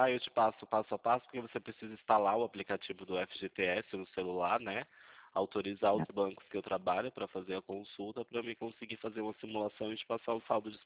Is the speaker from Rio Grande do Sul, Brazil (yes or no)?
no; Itu, São Paulo, Brazil; Eu sou de Itu, São Paulo.